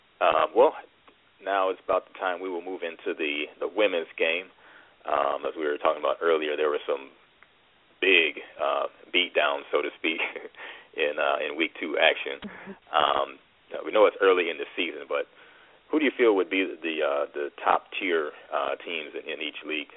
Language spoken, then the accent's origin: English; Chicago, Illinois, United States; And also, I'm from Chicago, so I'm a big homer.